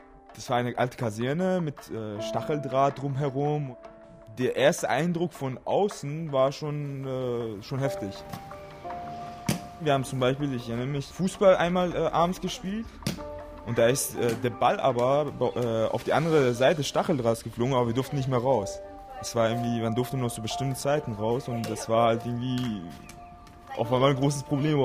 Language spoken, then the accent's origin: German; Iran; German is a second language; now in Germany; Ich bin 1996 mit meinen zwei Brüdern und meiner Mutter nach Deutschland gekommen. Wir sind aus Iran geflohen, weil unsere Mutter politisch verfolgt war.